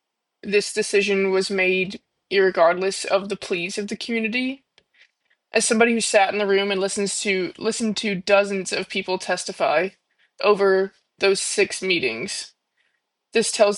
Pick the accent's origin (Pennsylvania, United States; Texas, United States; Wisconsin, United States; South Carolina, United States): South Carolina, United States; I was born in South Carolina. I've lived here my whole life, and I don't really have any intention to leave the state anytime soon.